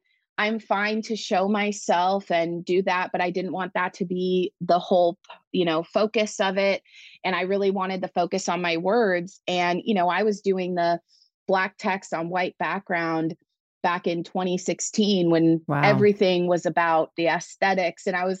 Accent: California, United States; I grew up in the Bay Area. I'm here right now visiting my parents.

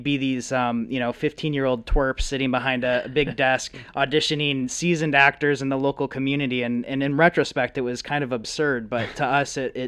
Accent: Midwest, United States; making movies in growing up in the Midwest, and making movies in middle school and high school

